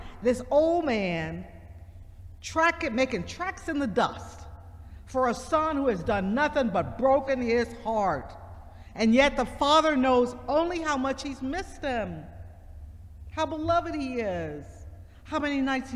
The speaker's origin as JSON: {"language": "English", "region": "Mississippi", "country": "United States", "said": "I'm from Mississippi. Some of y'all are from Virginia or other places."}